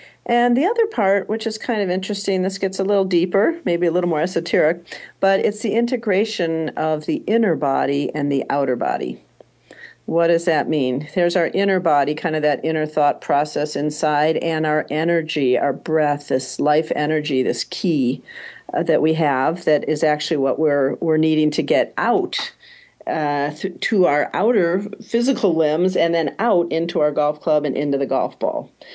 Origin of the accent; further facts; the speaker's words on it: California, United States; I'm from California, so I can talk about it.